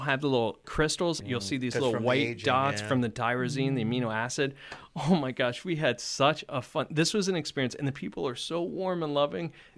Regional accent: United States; As an American, it feels sort of... You're self-conscious thinking, do I know these people?

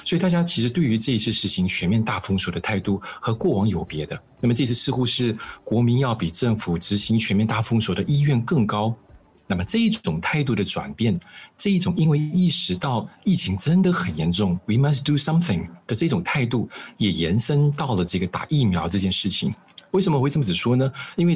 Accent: Malaysia; 因为我们马来西亚人口就3200万嘛

